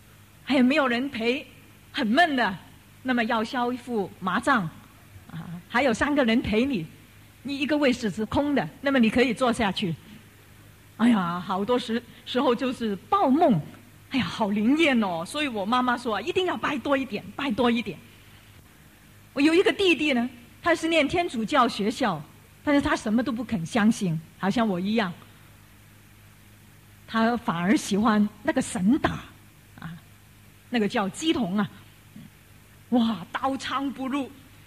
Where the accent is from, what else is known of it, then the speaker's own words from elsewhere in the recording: Hong Kong; Chinese is a second language; 我们都是广东人呐，所以你听了我的国语，你知道是香港来的